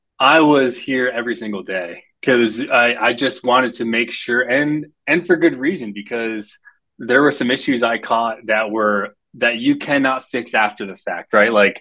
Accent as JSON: {"language": "English", "region": "Florida", "country": "United States", "tie": "born or raised there", "said": "I'm a huge fan, especially growing up in Florida. I came to Georgia and I was like, whoa, all the houses here are wood frame."}